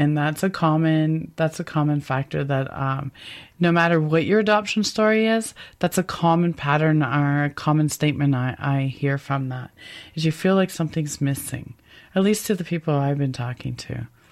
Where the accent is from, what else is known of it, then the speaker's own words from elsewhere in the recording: Toronto, Ontario, Canada; moved away as an adult; being born and raised in Toronto and moving when I was 22